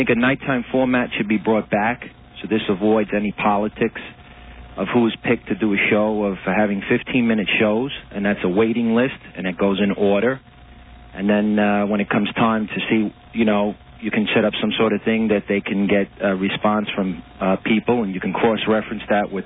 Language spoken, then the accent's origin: English; Bronx, New York, United States; from the Bronx.